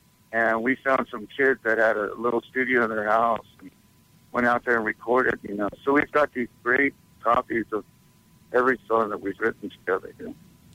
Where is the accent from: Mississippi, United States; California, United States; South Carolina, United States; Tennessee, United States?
California, United States; Huntington Beach; also born or lived in San Antonio, Texas, United States; I was born in San Antonio, but I only lived there till I was about 8 years old, and really grew up in Southern California, Huntington Beach, in Orange County, really.